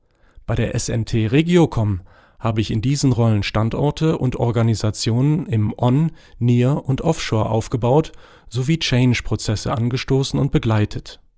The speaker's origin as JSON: {"language": "German", "country": "Morocco", "tie": "born or raised there", "second_language": "German", "moved": "as an adult", "lives_now": "Germany", "said": "Ich bin in Marokko geboren und aufgewachsen und habe dort mein erstes Studium Physik und Chemie absolviert."}